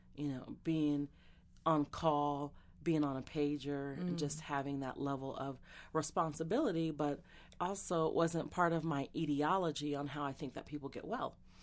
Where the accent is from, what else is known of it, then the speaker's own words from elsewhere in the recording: San Jose, California, United States; born there; I was born in San Jose, California. I am the youngest of five children. My parents grew up in San Francisco.